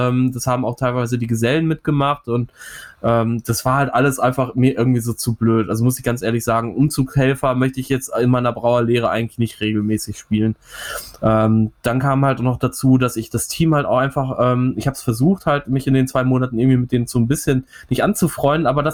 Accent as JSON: {"language": "German", "town": "Bochum", "region": "North Rhine-Westphalia", "country": "Germany", "tie": "born there", "said": "jetzt Bochum, meiner Geburtsstadt auch tatsächlich, muss ich ja sagen. Hier ist … vor 30 Jahren im St. Elisabeth Krankenhaus geboren worden."}